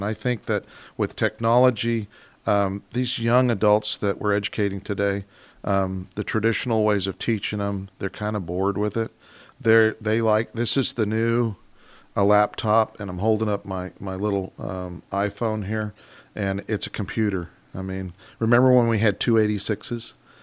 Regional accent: Georgia, United States; I came up from Georgia, and I went to my first experience in Alaska going to a school was Bartlett High School

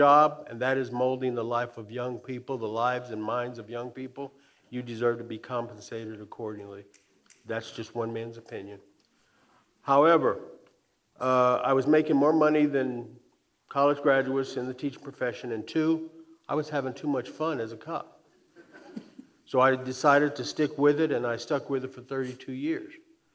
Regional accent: El Paso, Texas, United States; Because no one in my history growing up in America ever called me N-word. I was called nigga on three occasions in school, in the El Paso school system.

